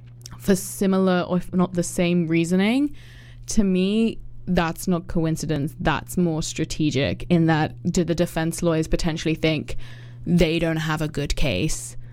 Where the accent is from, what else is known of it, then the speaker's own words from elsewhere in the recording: England, United Kingdom; I'm obviously from England